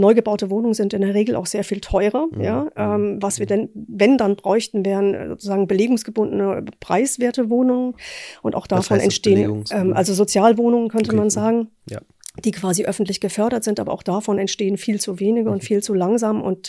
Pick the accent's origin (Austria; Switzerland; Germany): Germany; Thuringia; ich komme ja aus Thüringen